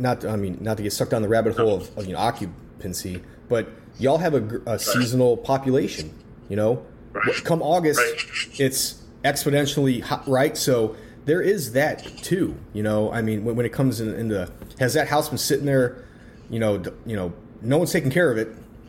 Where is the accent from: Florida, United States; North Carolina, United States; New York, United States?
Florida, United States; Yeah, well, I mean, from a national standpoint, I grew up in Florida.